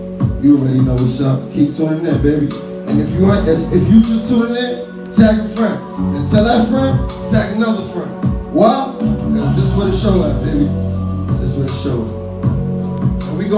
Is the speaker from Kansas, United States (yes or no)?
no; The Bronx, New York, United States; And I'm from the Bronx, New York.